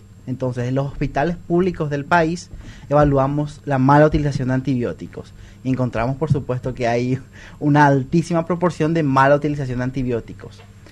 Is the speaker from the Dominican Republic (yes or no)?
no; General Aquino, San Pedro, Paraguay; Soy de General Aquino, sí. Después, para estudiar en la Universidad Nacional Caguazú, tuve que trasladarme a vivir solo